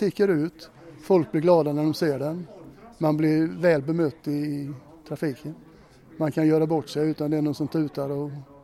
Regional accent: southern Sweden, Sweden; Eftersom jag kommer från södra Sverige då

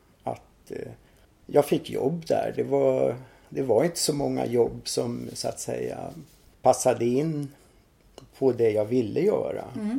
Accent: Värmland, Sweden; also born or lived in Stockholm; Ja, men jag är värmlänning. Nu ska vi se. Jag var 4 år när vi flyttade till Värmland.

